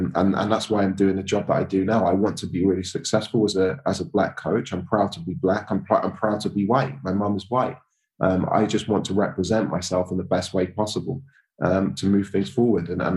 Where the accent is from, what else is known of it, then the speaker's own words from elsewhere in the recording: Sierra Leone; So I'm from Sierra Leone.